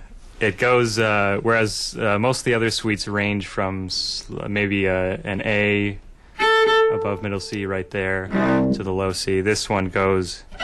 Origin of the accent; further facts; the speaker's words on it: Stevens Point, Wisconsin, United States; I grew up mostly in Stevens Point, Wisconsin, I started cello in the school programs in about fourth grade